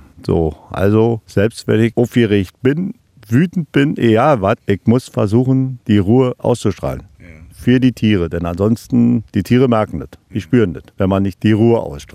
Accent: Falkensee, Brandenburg, Germany; wo ich herkomme aus Falkensee, da wo die Schafe stehen

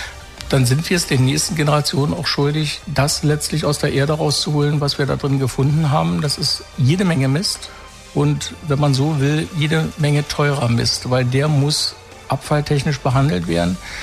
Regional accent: Kleinmachnow, Brandenburg, Germany; Also ich komme aus der Region, Teltow, Klein-Machnow, Stahnsdorf, wenn man so will. Bin in Klein-Machnow groß geworden, habe da meine Kindheit verbracht, bin seit 1983 in Teltow wohnhaft.

